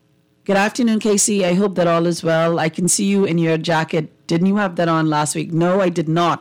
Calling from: Grand Bahama, Bahamas; I'm calling from Grand Bahama.

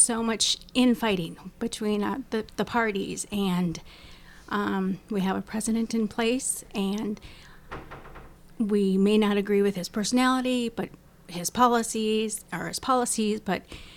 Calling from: Farmington, Minnesota, United States; I am coming from Farmington, Minnesota.

